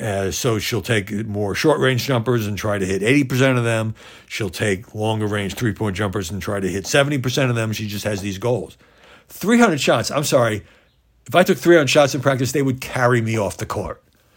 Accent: Brooklyn, New York, United States; This is what I grew up playing in Brooklyn because there weren't often many full courts available.

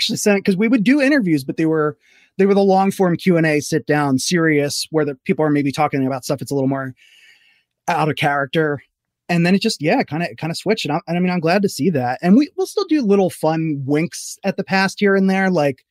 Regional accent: Philadelphia, Pennsylvania, United States; where I was growing up in Philadelphia.

